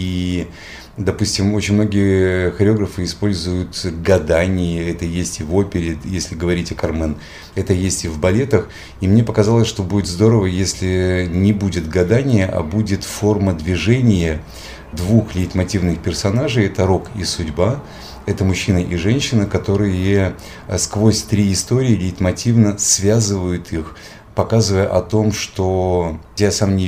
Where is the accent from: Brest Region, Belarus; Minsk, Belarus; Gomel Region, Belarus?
Brest Region, Belarus; Pinsk; born there; Вроде как бы я из Мариинского театра, но вроде как бы родился в Беларуси, в Пинске